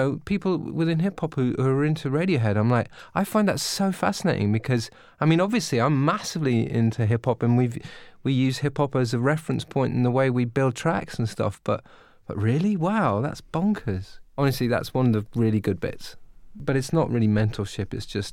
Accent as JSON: {"language": "English", "country": "United Kingdom", "said": "I mean, I'm British, right?"}